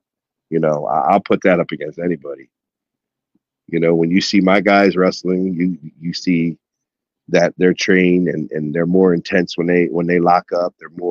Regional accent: Harrisburg, Pennsylvania, United States; And I told him I was from Harrisburg.

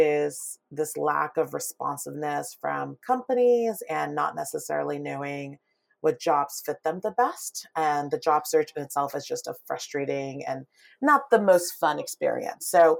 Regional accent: Palo Alto, California, United States; also born or lived in Pakistan; I was raised in Palo Alto, but I had a very unconventional upbringing in the sense that we moved from Pakistan.

